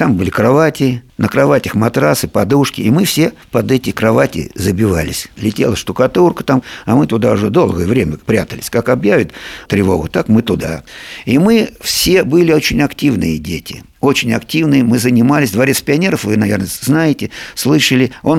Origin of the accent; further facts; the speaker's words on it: Voronezh, Voronezh Oblast, Russia; Коренной я воронежец. До войны мы жили на проспекте дом 37. Это вот дом связи.